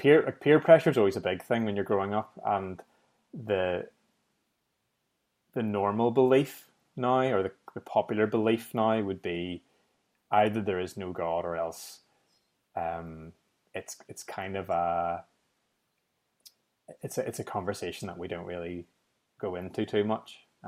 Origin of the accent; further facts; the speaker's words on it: Northern Ireland, United Kingdom; I come from Northern Ireland